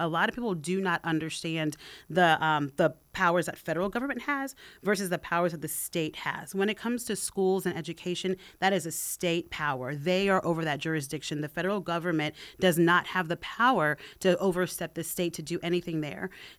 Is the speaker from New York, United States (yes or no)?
yes; Brooklyn, New York, United States; We grew up on the public assistance. We grew up in Brooklyn, New York, in the hood, in the ghettos